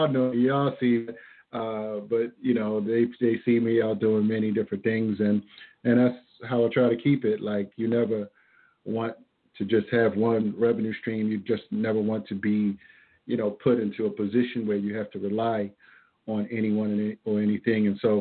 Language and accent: English; Baltimore, Maryland, United States; moved away as an adult; and I'm certainly here from the Baltimore area, lived in the Prince George's County a little bit, a little later in my adult life, but I left Baltimore going into the Navy.